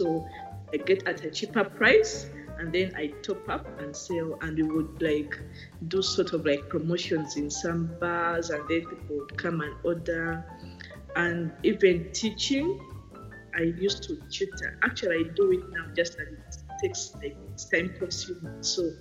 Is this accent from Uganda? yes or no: yes; Uganda; now in Thailand; and I'm from Uganda. Right now, I'm in Thailand.